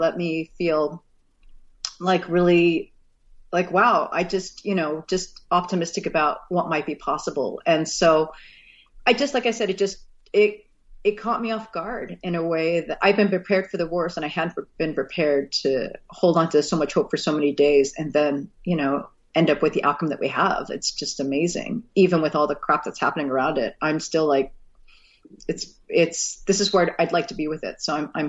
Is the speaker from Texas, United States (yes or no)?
yes; Texas, United States; also born or lived in Missouri; I was born in Missouri. I didn't grow up in Missouri, but I was born in Missouri. And then my dad was in oil and gas. So we moved around the country a lot. So I spent a good chunk of my formative years in Texas.